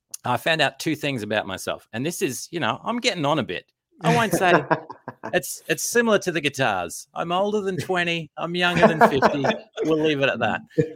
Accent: Australia; I'm an Aussie writer.

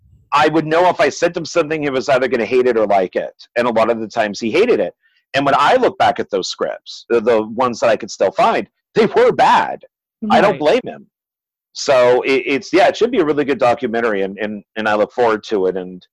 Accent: Pasadena, California, United States; I was from Pasadena, he's in LA, and for roughly 5 years

